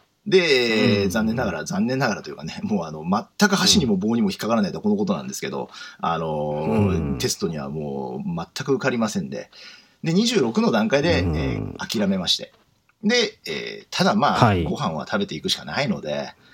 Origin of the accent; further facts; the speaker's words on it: Tokyo, Japan; 出身はもうずっと東京都でして、